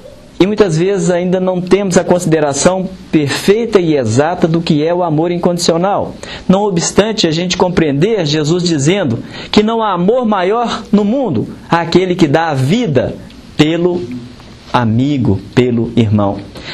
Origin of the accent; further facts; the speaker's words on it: Belo Horizonte, Minas Gerais, Brazil; Eu também sou de Belo Horizonte.